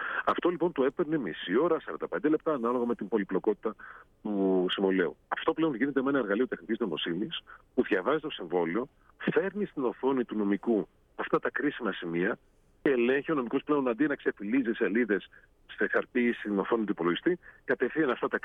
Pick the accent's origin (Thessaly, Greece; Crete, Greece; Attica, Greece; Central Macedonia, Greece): Thessaly, Greece; Trikala; Είτε είμαι στην πατρίδα μου τα Τρίκαλα, είτε είμαι στην Αθήνα, είτε ζω στις Ηνωμένες Πολιτείες